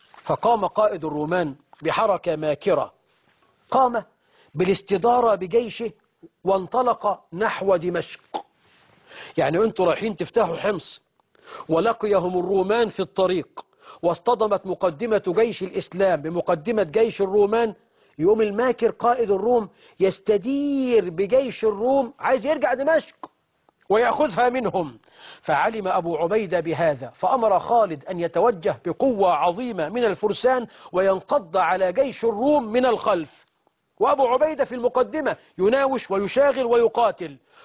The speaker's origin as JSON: {"language": "Arabic", "country": "Egypt", "said": "بلدنا مصر"}